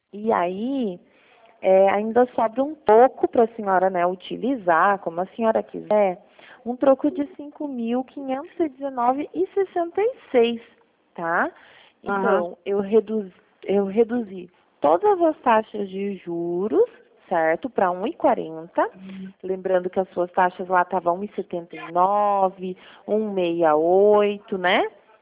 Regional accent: Paraná, Brazil; eu sou do Paraná, mas eu fico no escritório aqui em Toledo.

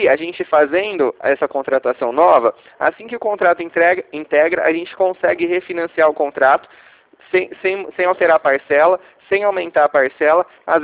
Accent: Ribeirão Preto, São Paulo, Brazil; eu sou de Ribeirão também, eu fico aqui no Edifício Trio

